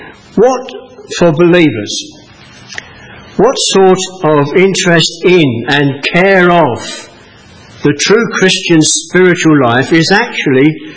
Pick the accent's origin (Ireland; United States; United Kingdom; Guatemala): United Kingdom; England; As an Englishman, I was saying, and I was told I ought to say this to you, as an Englishman this morning in Wales